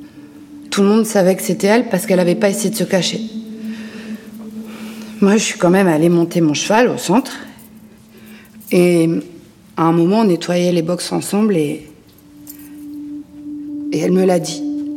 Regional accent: Bordeaux, Nouvelle-Aquitaine, France; born there; j'ai 35 ans, je suis née à Bordeaux et j'habite à Argeval aussi.

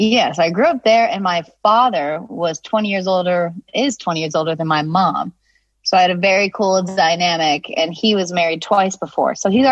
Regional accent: Nantucket, Massachusetts, United States; It was cool. It was definitely like different than a lot of my friends, but I grew up and I was in choir and I was in band and I was in jazz band

